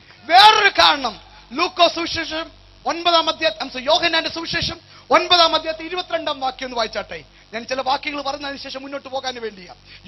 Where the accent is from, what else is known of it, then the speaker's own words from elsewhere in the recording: Bangalore, Karnataka, India; also born or lived in Ranni; now in Canada; ഞാൻ ജനിച്ചത് റാന്നിയിലാണ്, വളർന്നത് ബാംഗ്ലൂരിലാണ്, ഇപ്പൊ ജീവിക്കുന്ന കാനഡയിലാണ്, ഇപ്പൊ നിൽക്കുന്ന ഓസ്ട്രേലിയയിലാണ്.